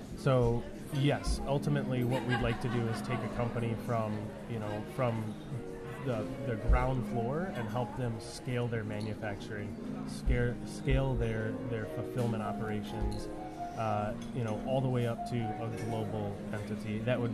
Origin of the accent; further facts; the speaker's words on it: Detroit, Michigan, United States; also born or lived in Kalamazoo / Arizona; So I grew up in the Detroit area, moved away to, I lived in Kalamazoo for 6 years, moved out to Arizona for 3.5 years, and then moved back. So, including those years, native, I'm from Detroit